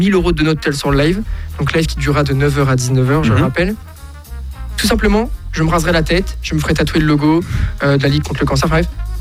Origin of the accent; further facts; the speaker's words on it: Bourgogne-Franche-Comté, France; je suis juste à côté du circuit de Magny-Cours. Donc, je suis vraiment de la Nièvre depuis tout petit.